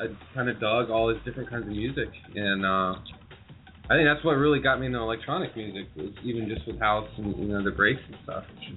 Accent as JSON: {"language": "English", "region": "South Carolina", "country": "United States", "tie": "born or raised there", "said": "Yeah, I grew up in South Carolina and moved down to St. Augustine in like 95"}